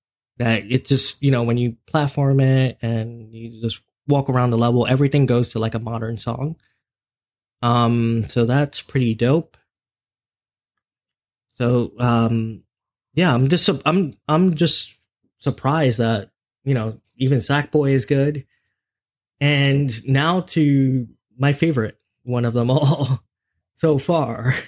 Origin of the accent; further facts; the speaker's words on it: New York, United States; especially in the New York setting, since I'm from New York.